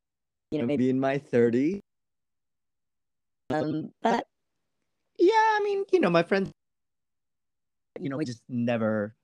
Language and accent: English; Manila, Metro Manila, Philippines; Yes, I was born in Manila.